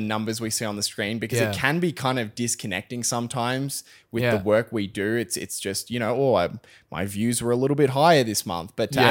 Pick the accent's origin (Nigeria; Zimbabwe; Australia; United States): Australia; oh yeah, we're Australian